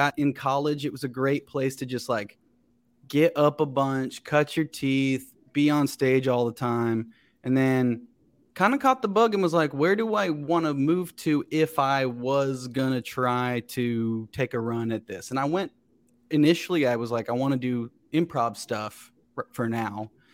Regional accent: Cincinnati, Ohio, United States; also born or lived in Chicago; I grew up in Cincinnati and was like, I always thought of it as the city. And then I went to Chicago and I was like, oh, this is a city.

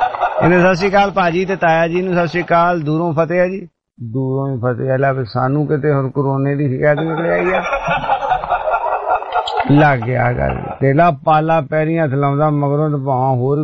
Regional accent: Kapurthala, Punjab, India; ਅਸੀਂ ਉਦਾਂ ਕਪੂਰਥਲੇ ਦੇ ਹਾਂ ਕਪੂਰਥਲਾ ਉਹ ਕਪੂਰਥਲਾ ਹੀ ਕਹਿਣ ਡਿਆ ਮੈਂ ਵੀ ਅਸੀਂ ਕਪੂਰਥਲੇ ਦੇ ਹਾਂ

